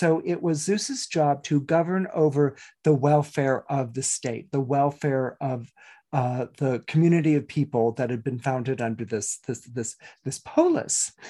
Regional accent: California, United States; moved away as an adult; I was far away from home. I had been born and raised in California, and so Thanksgiving would come.

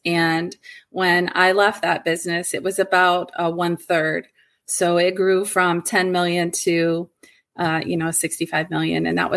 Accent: Ohio, United States; now in Michigan, United States; I made a move from my home state, which is Ohio, to Michigan.

